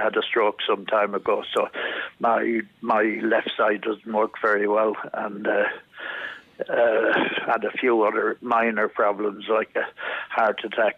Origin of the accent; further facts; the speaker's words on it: Athlone, Westmeath, Ireland; born there; moved away; I was born in Athlone and I moved out 60 years ago and I'm back home from last Wednesday. Now, I've had a house here for some time